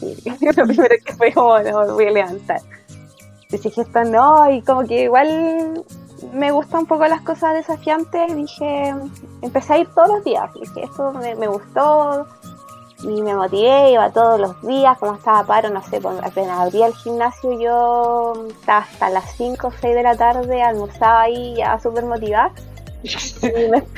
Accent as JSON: {"language": "Spanish", "town": "Coyhaique", "region": "Aysén", "country": "Chile", "tie": "born or raised there", "also_born_or_lived": "Santiago", "said": "yo soy de Coyhaique, nací acá. Luego me fui a estudiar a Santiago. 8 años estuve allá y allá conocí la escalada."}